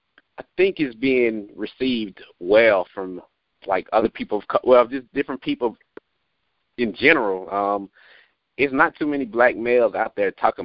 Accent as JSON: {"language": "English", "town": "Atlanta", "region": "Georgia", "country": "United States", "said": "like I'm from Atlanta, like the real city of Atlanta, like no outskirts, like I'm a city boy"}